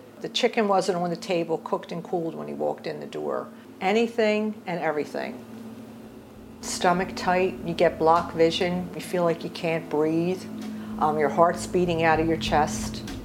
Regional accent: Philadelphia, Pennsylvania, United States; Born and raised in West Philadelphia, I grew up at 49th and Girard. My one grandmother lived up the street.

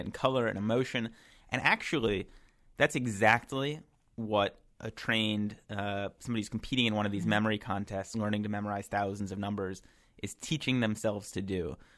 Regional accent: Washington, District of Columbia, United States; If we're using my parents' house that I grew up in Washington, D.C. as our memory palace

